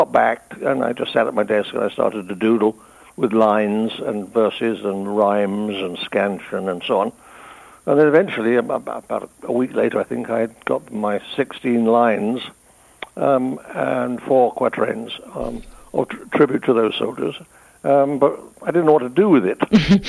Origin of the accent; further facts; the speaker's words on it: United Kingdom; in as much as we British really have been at war almost all of 100 years.